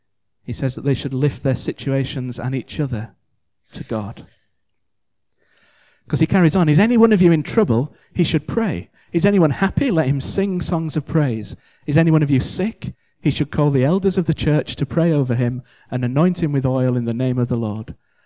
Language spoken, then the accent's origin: English; Leeds, Yorkshire and the Humber, United Kingdom; Growing up in Leeds, I used to play a lot of rugby league, proper rugby.